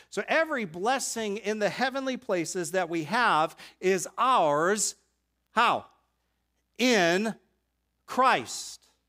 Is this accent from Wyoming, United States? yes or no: no; Boston, Massachusetts, United States; I'm from Boston. I like the Red Sox.